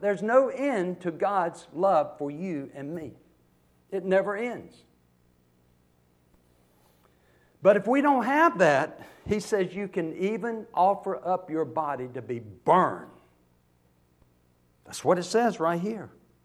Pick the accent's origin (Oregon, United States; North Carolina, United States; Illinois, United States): North Carolina, United States; Fuquay-Varina; I grew up here in Fuquay